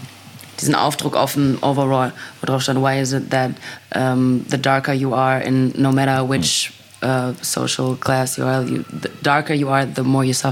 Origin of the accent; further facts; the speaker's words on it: North Rhine-Westphalia, Germany; Ich komme aus dem Pott.